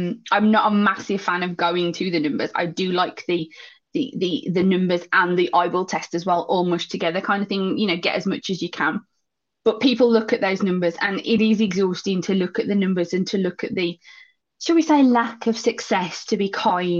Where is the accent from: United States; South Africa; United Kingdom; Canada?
United Kingdom; England; particularly with me being English and biscuits and cookies and things like that.